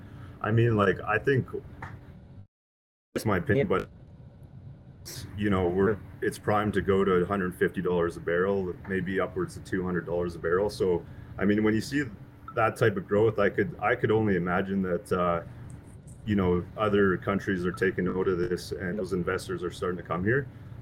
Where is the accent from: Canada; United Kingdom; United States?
Canada; Alberta; And I was actually born and raised in Alberta as well.